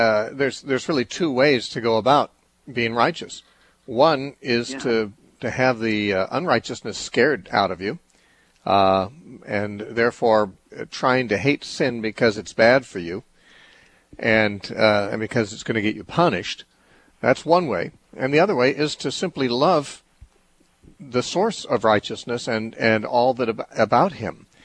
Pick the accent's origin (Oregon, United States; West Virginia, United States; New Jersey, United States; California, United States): California, United States; Temecula; Tomorrow I'm holding a meeting in Temecula. That's my hometown where I live.